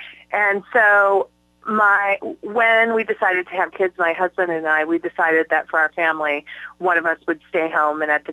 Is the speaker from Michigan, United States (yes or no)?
yes; Michigan, United States; Yeah, so I'm from Michigan, and, you know, I heard one of you, I might have a little Jersey girl in me. I mean, I grew up in the 80s